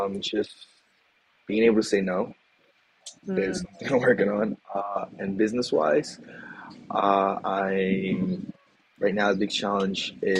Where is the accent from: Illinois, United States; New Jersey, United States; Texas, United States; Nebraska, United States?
New Jersey, United States; South Orange; I grew up in a suburban town in New Jersey called South Orange.